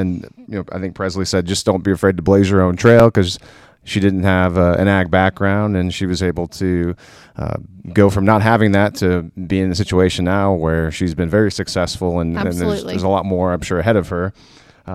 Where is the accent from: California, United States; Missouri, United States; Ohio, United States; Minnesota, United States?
Minnesota, United States; now in Oklahoma, United States; I'm from Minnesota, and Minnesotans are very nice